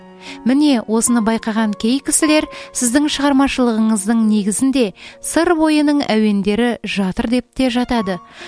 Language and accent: Kazakh; Kazakhstan; Мен сыр бойында туып өскен адаммын. Жастайымнан сол өлкенің жыр термелерін, күйлерін құлағыма сіңіріп өстім.